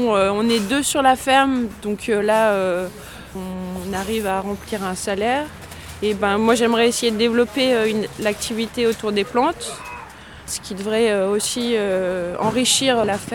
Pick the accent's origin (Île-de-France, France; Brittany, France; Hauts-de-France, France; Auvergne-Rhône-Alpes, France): Auvergne-Rhône-Alpes, France; also born or lived in Lot; On est d'Auvergne, nous on est du Puy-de-Dôme, voilà. Et on a passé un temps dans le Lot